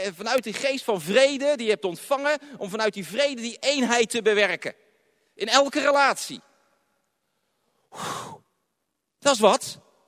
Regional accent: Netherlands; Dan kan ik zeggen, hoor eens, ik ben een Hollander. En bij ons rijden ze rechts.

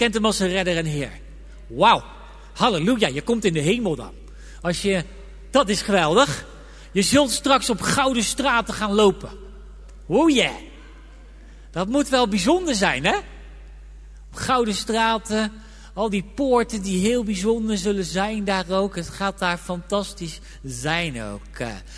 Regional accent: Eindhoven, North Brabant, Netherlands; accent: soft G; want ik ben een Eindhovenaar, een Brabander. Ja, dat wist ook veel niet, hè? Ik ben eigenlijk een Brabander, joh. Met een zachte G. Van oorsprong.

